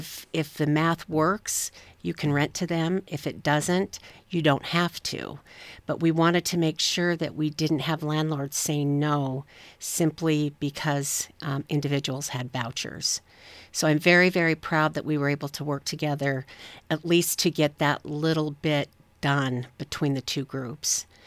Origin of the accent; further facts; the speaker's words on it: Spokane, Washington, United States; So I was born and raised in Spokane